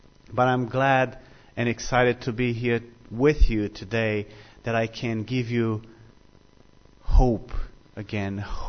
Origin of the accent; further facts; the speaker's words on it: Romania; My accent betrays me. Well, I am from the South of Romania. I was born and grew up in a Christian home They're about 20 miles south of the Carpathian Mountains.